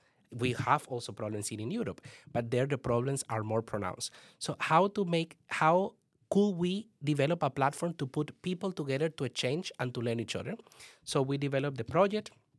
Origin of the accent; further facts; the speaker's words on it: Colombia; So because of my background, I'm from Colombia, and maybe because I also speak Spanish